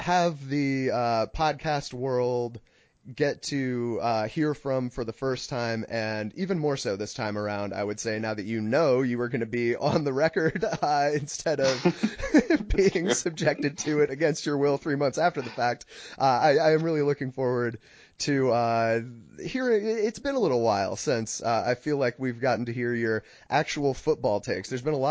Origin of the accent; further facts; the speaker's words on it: New England, United States; I'm from New England. I myself am not a Patriots fan